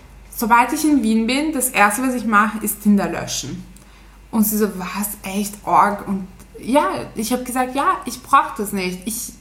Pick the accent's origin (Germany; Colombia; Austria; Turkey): Turkey; Leute, ich bin eine echte Türkin.